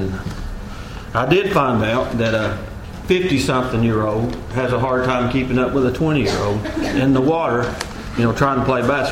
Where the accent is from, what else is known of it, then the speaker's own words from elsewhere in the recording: Benton, Tennessee, United States; I said, we're from Benton, Tennessee.